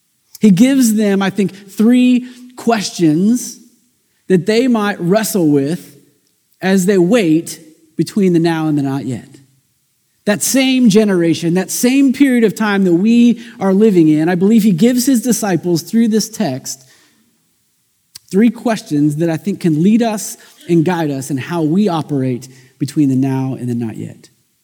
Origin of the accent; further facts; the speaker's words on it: Kansas City, Missouri, United States; That's where I'm born and raised, and my wife is born and raised on the Kansas side. I'm on the Missouri side